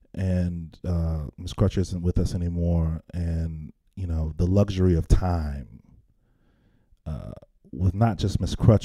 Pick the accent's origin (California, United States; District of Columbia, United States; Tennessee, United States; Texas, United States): Tennessee, United States; Memphis; You know, I'm from Memphis, and I know the neighborhoods you come from, and I live and I breathe this culture